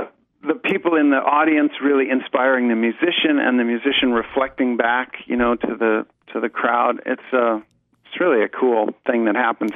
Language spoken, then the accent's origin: English; Ohio, United States; moved away as an adult; now in Asheville, United States; I grew up in Northeast Ohio, but I got to Asheville as soon as I could.